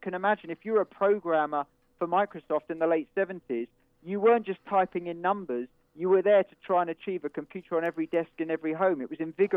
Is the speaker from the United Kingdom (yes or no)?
yes; London, United Kingdom; I'm in London now and I'm from London.